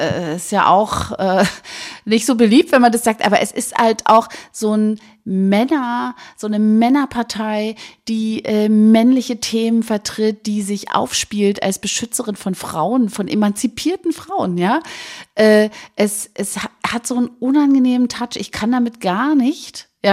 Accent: Berlin, Germany; Ich komme ja auch eigentlich aus dem Prenzlauer Berg und lebe im ländlichen Bereich

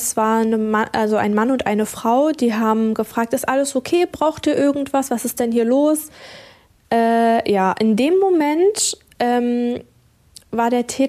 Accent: Magdeburg, Saxony-Anhalt, Germany; weil ich hier aufgewachsen bin und Magdeburg auch als meine Heimat sehe

